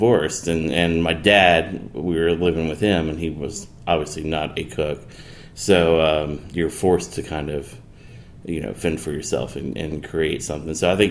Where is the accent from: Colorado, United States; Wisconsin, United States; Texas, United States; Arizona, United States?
Texas, United States; my roommate was a friend of mine that I grew up with in Texas.